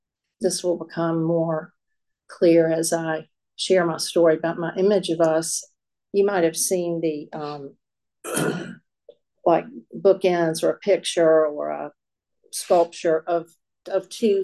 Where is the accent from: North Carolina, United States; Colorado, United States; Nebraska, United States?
North Carolina, United States; Chapel Hill; I was born in Chapel Hill, wasn't born there, but moved there and was raised in Chapel Hill, North Carolina. I was born in 1960